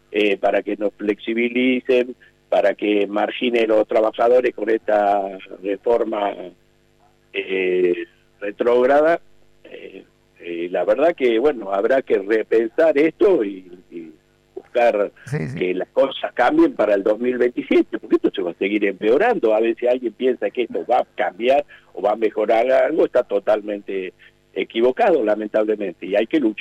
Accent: Argentina; no sé qué vamos a recordar el primero de mayo como trabajadores argentinos

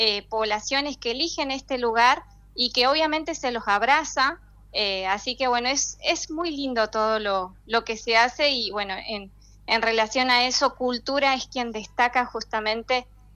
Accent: Trevelin, Chubut, Argentina; Yo soy nacida y criada acá en Trevelin y siempre sentí mucho orgullo

